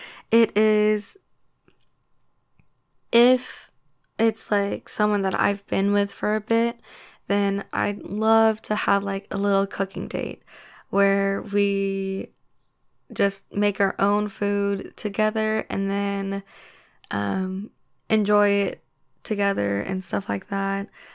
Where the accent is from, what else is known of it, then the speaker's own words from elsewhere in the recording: the South, United States; I'm from the US, I'm from the South, and then I'm also Korean, so I guess just a mix of those.